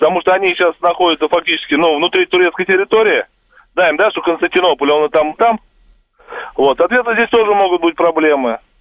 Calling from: Moscow, Russia; я из Москвы.

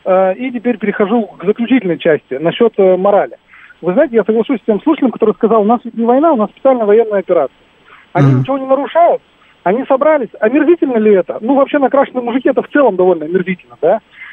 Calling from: Moscow, Russia; Я из Москвы.

